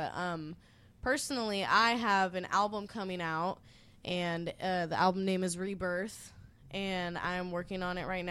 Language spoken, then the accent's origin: English; Spokane, Washington, United States; also born or lived in Seattle; And, I moved back and forth from West Seattle to Spokane my whole life.